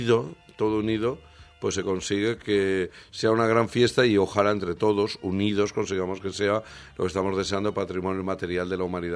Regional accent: Valencia, Valencian Community, Spain; los valencianos tenemos la capacidad creativa

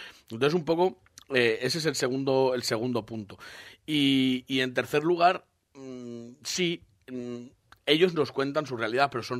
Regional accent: Burgos, Castile and León, Spain; yo soy de Burgos, en Burgos ya no tengo nada porque mis padres fallecieron

